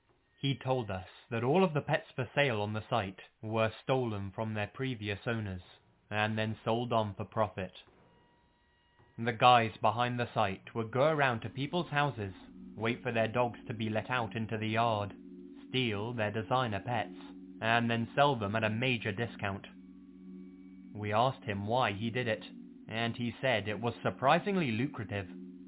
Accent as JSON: {"language": "English", "country": "Netherlands", "second_language": "English", "said": "I'm from the Netherlands, and last year, my friends and I were having a party."}